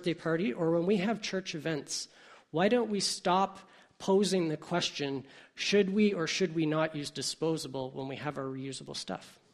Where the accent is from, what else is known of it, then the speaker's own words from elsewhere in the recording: Hamilton, Ontario, Canada; I grew up in Hamilton. We got green bins in Hamilton 14 years ago